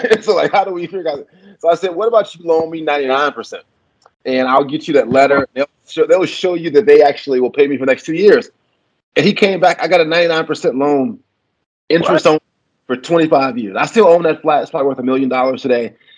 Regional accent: Memphis, Tennessee, United States; And then we went to my hometown, Memphis, to do it with a big REIT with 25 students

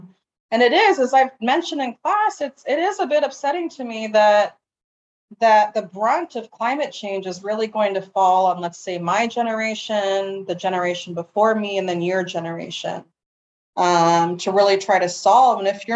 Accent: California, United States; I'm from the Bay Area, which tends to be, you know, a bit more progressive, I would say, in terms of education.

